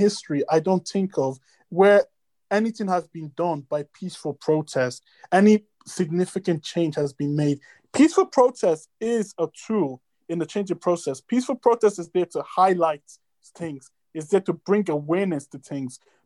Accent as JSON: {"language": "English", "country": "Ireland", "tie": "born or raised there", "said": "I grew up in Ireland."}